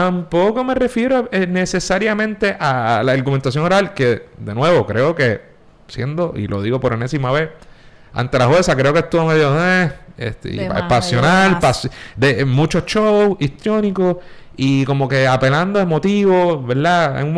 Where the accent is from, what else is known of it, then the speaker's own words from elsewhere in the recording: San Juan, Puerto Rico; also born or lived in Guaynabo; Sí, yo soy de San Juan. Pero mi primera casa es en Guaynabo. Mi escuela era en Guaynabo. Yo pasé mucho tiempo en Guaynabo.